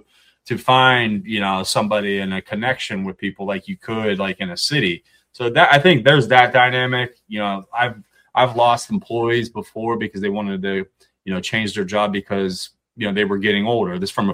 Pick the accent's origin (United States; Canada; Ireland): United States; Ohio; so I am from Ohio. Grew up, with a bunch of Ohio State fans.